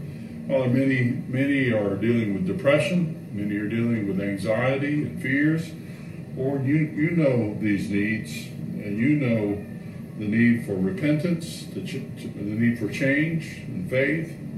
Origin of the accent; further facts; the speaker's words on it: Fairhope, Alabama, United States; But I noticed that he is a music minister in my hometown, Fair Hope, Alabama.